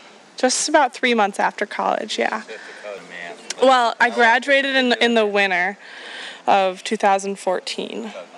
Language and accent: English; Chula Vista, California, United States; Yeah, in Chula Vista, California.